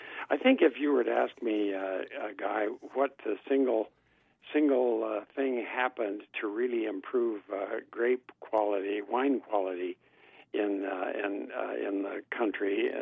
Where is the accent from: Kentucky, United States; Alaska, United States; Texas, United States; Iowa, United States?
Iowa, United States; I'm from Iowa, same climate pretty much.